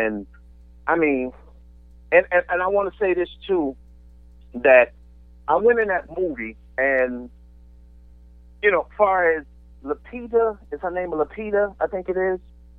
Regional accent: Liberty City, Florida, United States; I grew up in Liberty City. So, and I went to, at the time I was at Charles R. Drew.

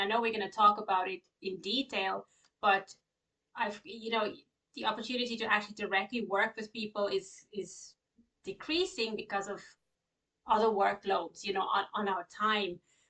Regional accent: South Africa; now in Ireland; So I grew up in South Africa. I'm living in Ireland now for the last 20 years. But I'm actually South African, so I grew up in South Africa in a small little town.

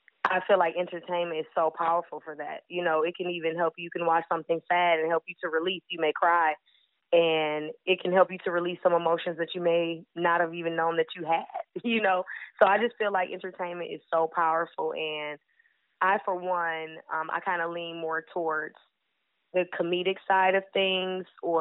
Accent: Detroit, Michigan, United States; born there; But, yeah, I was born in Detroit, Michigan

